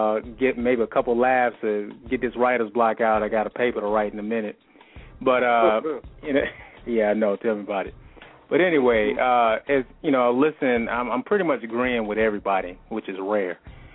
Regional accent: Atlanta, Georgia, United States; When we were younger, and I grew up in Atlanta, you know, Atlanta Public Schools, we knew who we were.

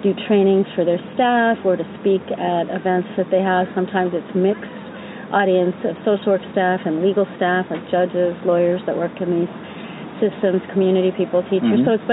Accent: Barre, Vermont, United States; So I grew up in Barre, Vermont, a small town in Vermont, and dated my high school sweetheart

